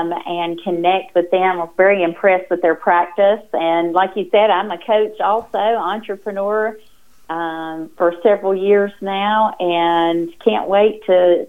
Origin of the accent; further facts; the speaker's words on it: Liberty, North Carolina, United States; Yeah, I'm about 25 miles outside of Greensboro in Randolph County.